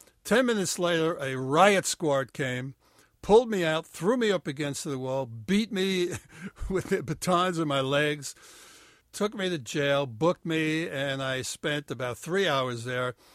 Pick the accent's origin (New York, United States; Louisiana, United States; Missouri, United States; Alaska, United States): New York, United States; Bronx; Not in the Bronx, though. Not where I grew up in the Bronx, it isn't.